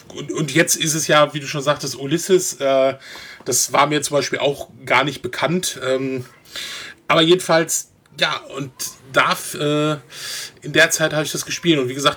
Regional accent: North Rhine-Westphalia, Germany; bin halt quer durch Deutschland immer wegen Jobs gereist, also ich komme eigentlich aus NRW

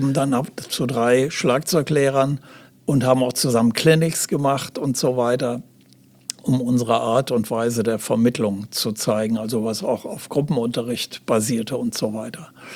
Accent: Aachen, North Rhine-Westphalia, Germany; ich war ja 78, noch zu Kran-Zeiten, war ich bereits in Hamburg, habe aber damals noch immer zwischen meiner Heimatstadt Aachen und Hamburg gewechselt

